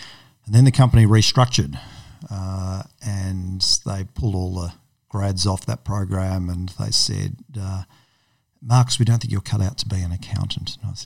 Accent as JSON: {"language": "English", "town": "South Yarra", "region": "Victoria", "country": "Australia", "tie": "born or raised there", "said": "I did that in year 12 and then went and did the thing you should do if you're a private school kid growing up in South Yarra."}